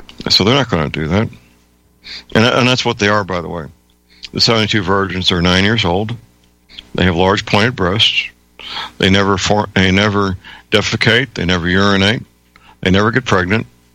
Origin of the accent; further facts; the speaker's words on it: St. Louis, Missouri, United States; That, in fact, happened in my hometown, St. Louis.